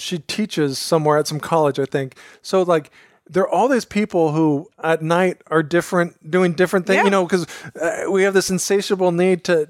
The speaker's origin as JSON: {"language": "English", "town": "Carlsbad", "region": "California", "country": "United States", "tie": "born or raised there", "said": "Carlsbad, to be exact."}